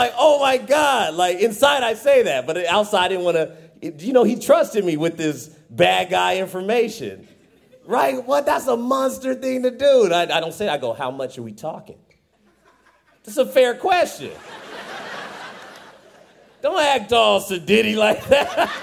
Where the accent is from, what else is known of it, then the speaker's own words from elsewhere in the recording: Fresno, California, United States; Like, I'm from, not in my town, I'm from Fresno.